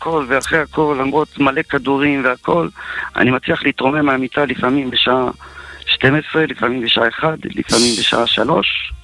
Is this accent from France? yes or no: yes; France; now in Israel; ואני כאילו בחור ישיבה במקור, למרות שאנחנו צרפתים ובאנו מצרפת והכל וזה, אבל והיינו בהתחלה מזרחי, היינו גרים באלון מורה